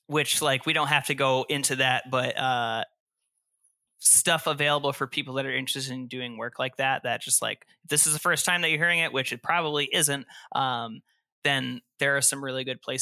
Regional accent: Boston, Massachusetts, United States; Sorry, I'm from Boston. You know what I mean?

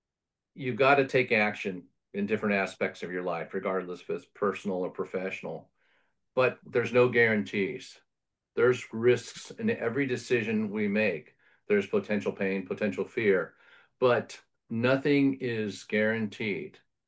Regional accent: California, United States; Fun fact about me. I've lived on both coasts. I grew up in California, lived on both coasts.

